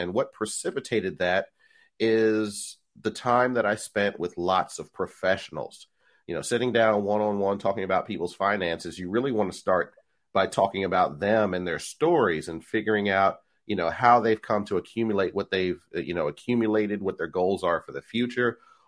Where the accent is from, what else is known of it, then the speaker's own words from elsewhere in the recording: Philadelphia, Pennsylvania, United States; You know, I'm from Philly, so, you know, we call them hoagies, might be subs where you're from